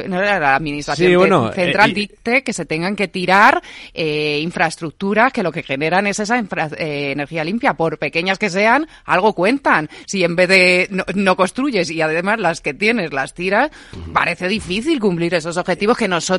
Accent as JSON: {"language": "Spanish", "town": "Toledo", "region": "Castilla-La Mancha", "country": "Spain", "said": "como toledana me siento aludida"}